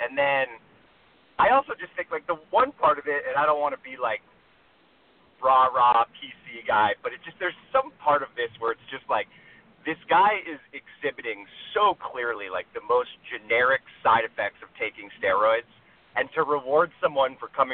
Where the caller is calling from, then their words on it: Los Angeles, California, United States; calling from Los Angeles.